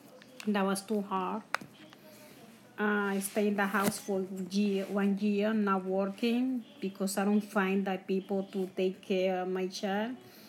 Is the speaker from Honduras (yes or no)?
yes; Honduras; also born or lived in Mexico; now in United States; I came from Honduras to Mexico. I lived in Mexico for 2 years. After 2 years, I decided to come to the United States.